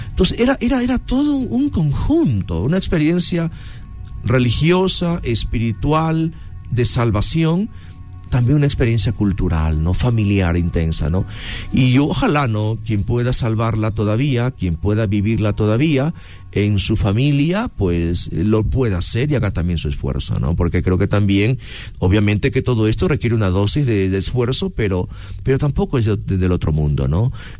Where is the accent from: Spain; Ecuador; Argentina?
Ecuador; Manabí; el pueblo donde yo me crié en Manabí